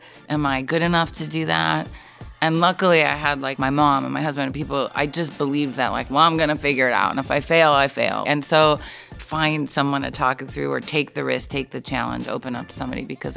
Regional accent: Chicago, Illinois, United States; So I'm from Chicago, which is like home of Leo Burnett.

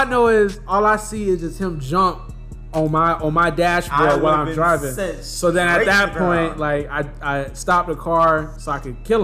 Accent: Michigan, United States; I'm from Michigan. You know, we have like squirrels, but you know, coming down here was a complete different environment.

